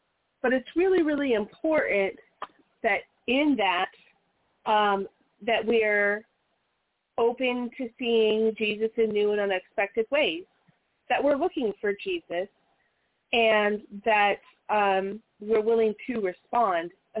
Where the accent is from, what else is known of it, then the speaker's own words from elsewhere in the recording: Las Vegas, Nevada, United States; You grew up in Las Vegas. I grew up in Las Vegas.